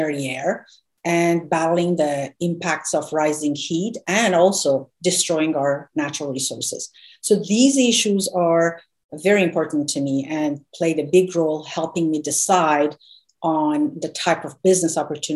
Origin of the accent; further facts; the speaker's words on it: Iran; moved away as an adult; now in United States; So I moved to the United States from Iran in 1991 to go to college.